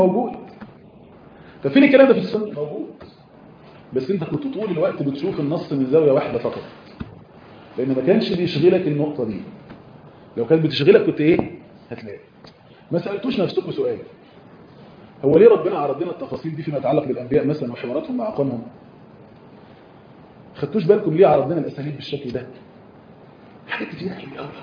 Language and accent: Arabic; Egypt; طاسة بيقولوا إيه عندها هنا عشان طاسة ده عندنا في مصر